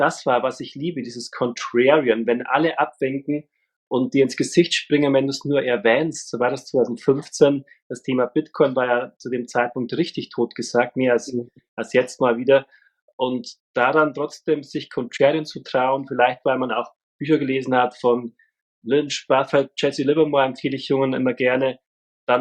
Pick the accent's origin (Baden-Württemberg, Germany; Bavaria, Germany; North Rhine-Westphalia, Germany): Bavaria, Germany; bin dann nach Kulmbach irgendwann zurück, sozusagen nach Bayern, nahe meiner Heimat Fichtelgebirge und da arbeite ich jetzt auch schon wieder deutlich über ein Jahrzehnt in Kulmbach